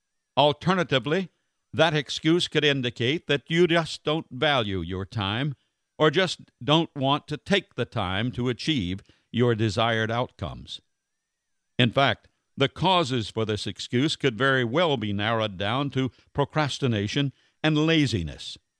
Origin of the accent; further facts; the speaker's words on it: North Carolina, United States; I've previously revealed that I grew up poor in Wilson County, North Carolina.